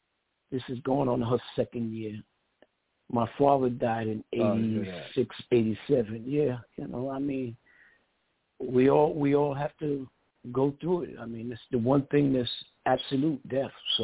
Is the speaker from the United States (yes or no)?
yes; Brooklyn, New York, United States; So looking out my window, I was born in Fort Greene Projects, Brooklyn, New York. I didn't see doctors and lawyers.